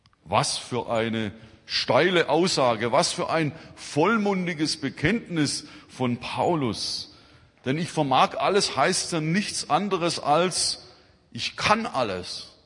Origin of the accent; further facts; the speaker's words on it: Swabia, Germany; ich komme ja ursprünglich, oder wir kommen ursprünglich aus Schwaben